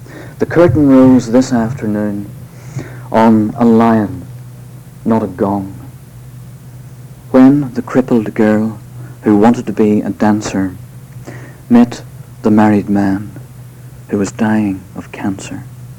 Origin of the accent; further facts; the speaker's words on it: Northern Ireland, United Kingdom; There wasn't a great deal happening in the little village outside which I was brought up on the Armagh-Tyrone border.